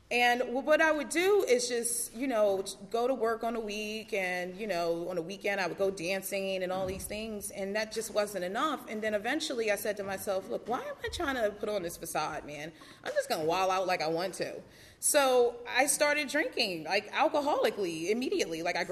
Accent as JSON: {"language": "English", "town": "Philadelphia", "region": "Pennsylvania", "country": "United States", "tie": "born or raised there", "lives_now": "New York City, United States", "said": "I grew up in Philadelphia. I lived in New York City for the last, 11 years?"}